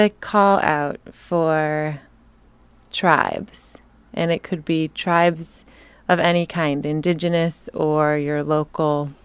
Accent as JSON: {"language": "English", "town": "Cleveland", "region": "Ohio", "country": "United States", "moved": "as an adult", "lives_now": "Portland, United States", "said": "I'm from Cleveland, Ohio."}